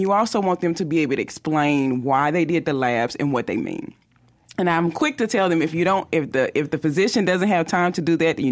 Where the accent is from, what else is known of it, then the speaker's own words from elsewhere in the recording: Clarksdale, Mississippi, United States; also born or lived in Alabama; Well, I'm actually a native of Mississippi. I grew up in the Delta. I went to Clarksdale High. And from there, I graduated from Tougaloo College.